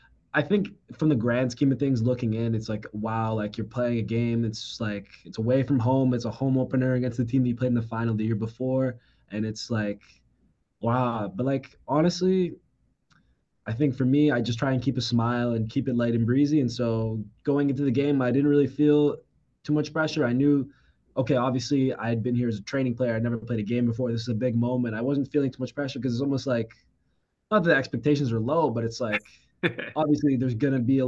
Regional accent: Oakville, Ontario, Canada; So, I'm local kid. I'm from, let's say not local, but just around here. I'm from Oakville, 30 minutes from here.

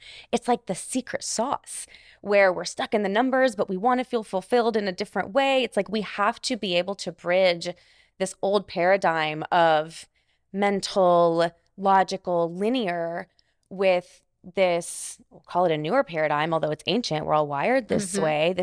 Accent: Houston, Texas, United States; I'm a Texan. Okay. I'm Houstonian. I consider Austin home, but yes, okay. I'm a Texan.

